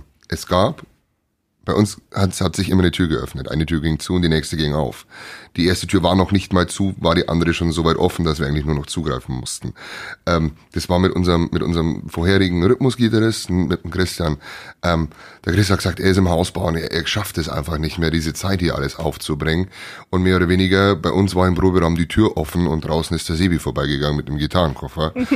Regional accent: Neunburg vorm Wald, Bavaria, Germany; Aus Neuenburg vom Wald zumindest.

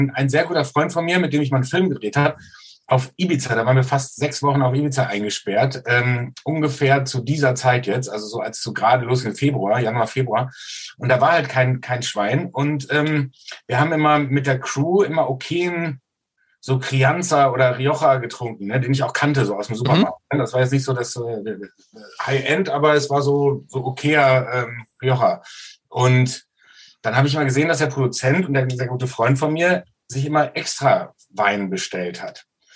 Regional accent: Soest, North Rhine-Westphalia, Germany; Also zuerst mal komme ich aus einer Stadt, aus einer Kleinstadt, ich komme aus Soest in Westfalen

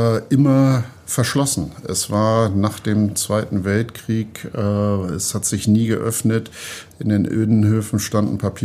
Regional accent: Hamburg, Germany; wenn man jetzt als Hamburger darauf schaut

